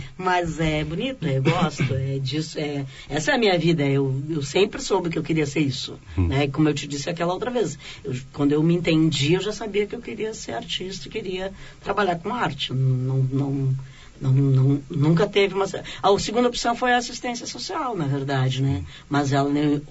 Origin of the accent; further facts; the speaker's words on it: Rio Grande do Sul, Brazil; Eu sou da comunidade, eu sou nascida não, mas criada na Restinga, né?